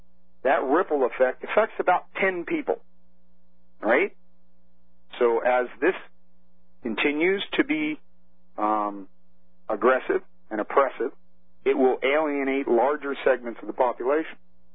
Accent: United States; now in Canada; as an American living in Canada

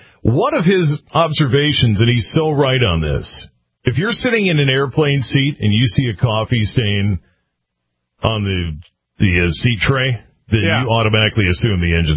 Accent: Minnesota, United States; And I was born and raised in Minnesota, so I'm not saying that as an outsider.

